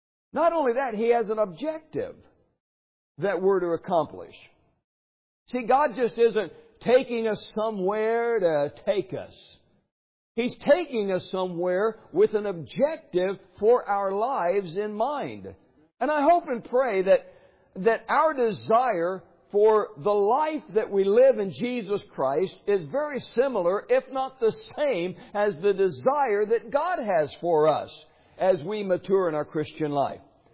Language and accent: English; Clearwater, Kansas, United States; I told you I came from Clearwater. We have the Nenniscaw River down there.